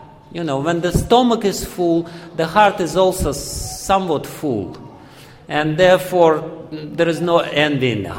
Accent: Russia; English is a second language; I'm coming from Russia and I know how ridiculous this idea is.

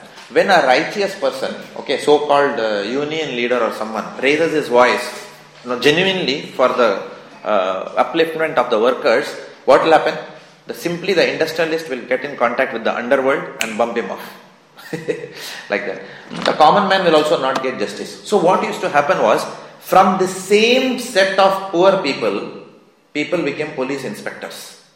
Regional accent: Mumbai, Maharashtra, India; many years back, because I come from Bombay. Bombay is the land of gundas, and where I lived also

